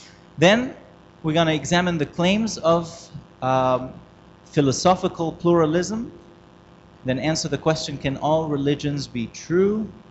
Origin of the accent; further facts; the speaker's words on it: Canada; I'm from Canada.